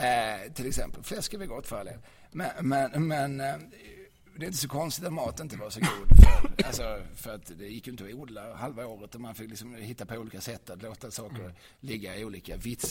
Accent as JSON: {"language": "Swedish", "region": "Skåne", "country": "Sweden", "said": "Ja, men jag är ju skåning, så att jag liksom konfronterades med surströmming för första gången för några år sedan."}